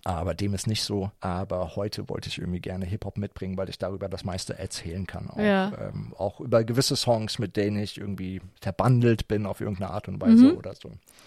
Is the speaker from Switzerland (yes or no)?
no; Offenbach, Hesse, Germany; wo ich gesagt habe, ich komme aus Offenbach und ich habe dafür irgendeine Reaktion bekommen